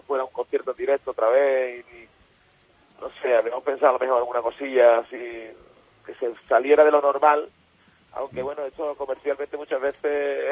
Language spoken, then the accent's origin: Spanish; Seville, Andalusia, Spain; yo como andaluz y como sevillano os lo digo de verdad, desde mi ciudad, desde Sevilla.